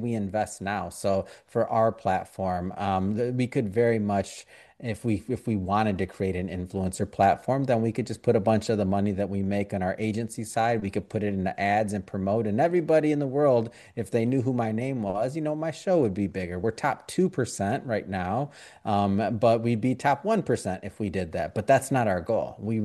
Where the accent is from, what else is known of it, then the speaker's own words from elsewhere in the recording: Detroit, Michigan, United States; growing up in Detroit when I was growing up, it wasn't a nice place necessarily like the way it is now